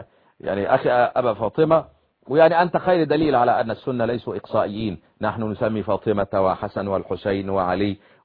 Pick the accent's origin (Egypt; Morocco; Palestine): Egypt